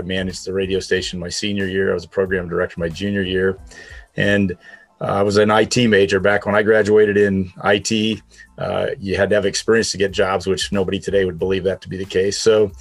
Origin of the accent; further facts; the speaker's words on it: Des Moines, Iowa, United States; I'm from Des Moines, Iowa.